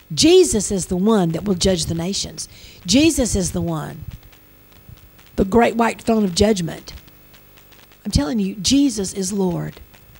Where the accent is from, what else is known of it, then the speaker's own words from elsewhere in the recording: Louisiana, United States; I'm from Louisiana, things like that.